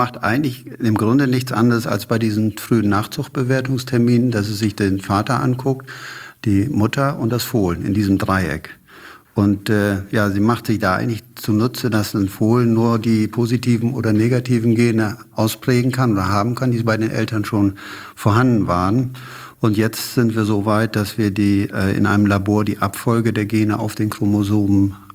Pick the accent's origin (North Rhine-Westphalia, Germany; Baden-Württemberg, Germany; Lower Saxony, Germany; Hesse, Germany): Lower Saxony, Germany; ich bin ja in Ostfriesland aufgewachsen und da ist man naturgemäß umgeben von erfolgreichen Rinder- und Pferdezüchtern.